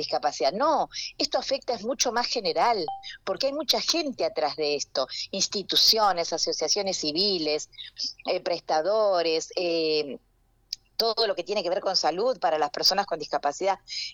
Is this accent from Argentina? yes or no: yes; Argentina; que pensemos en todo lo que estamos sufriendo como argentinos y argentinas